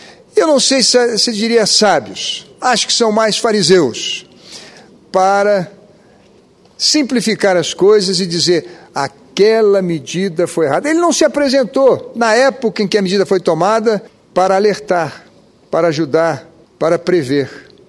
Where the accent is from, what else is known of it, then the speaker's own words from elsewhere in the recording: Rio de Janeiro, Brazil; como fluminense, me congratulo, os parabenizo e agradeço em nome do povo da minha terra